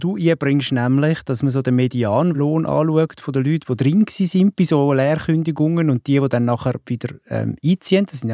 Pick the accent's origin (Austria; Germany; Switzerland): Switzerland; Winterthur, Zurich; was ich auch zum Beispiel aus meiner Heimatstadt kenne, aus Winterthur, dass das sehr häufig passiert